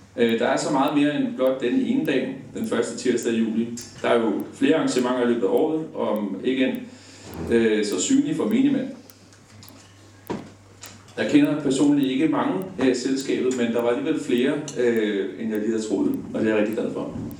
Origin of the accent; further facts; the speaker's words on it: Vanløse, Capital Region of Denmark, Denmark; Jeg er ikke fra byen af. Jeg kommer fra Vanløse.